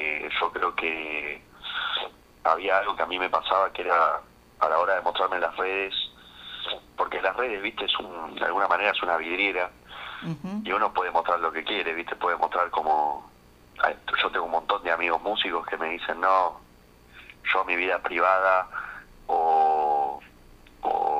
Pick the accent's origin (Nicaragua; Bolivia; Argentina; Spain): Argentina; Rosario, Santa Fe; me crié ahí en Rosario